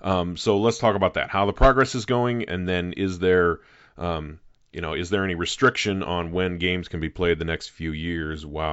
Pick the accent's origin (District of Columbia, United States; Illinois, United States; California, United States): Illinois, United States; I grew up in the metro east of St. Louis. I grew up on the Illinois side, on the correct side of the river.